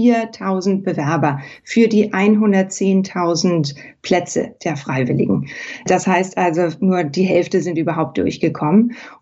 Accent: Hamburg, Germany; In meiner Heimatstadt Hamburg wurde per Referendum ja auch entschieden

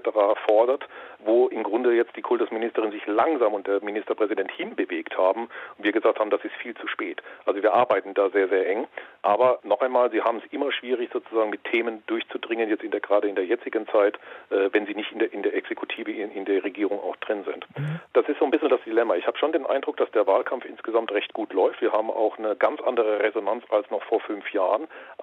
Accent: Mannheim, Baden-Württemberg, Germany; ich bin in den Quadraten geboren, ich bin ein Kind dieser Stadt, sicherlich. Also ich bin Mannheimer.

